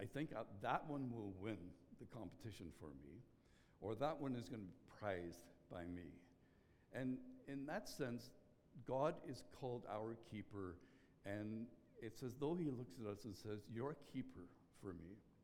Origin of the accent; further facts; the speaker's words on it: Northern Ireland, United Kingdom; I grew up in Northern Ireland, that's the better part.